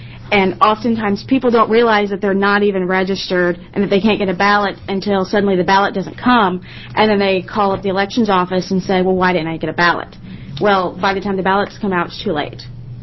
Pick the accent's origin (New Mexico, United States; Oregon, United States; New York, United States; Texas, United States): Oregon, United States; Gresham; I'm here from Gresham, Oregon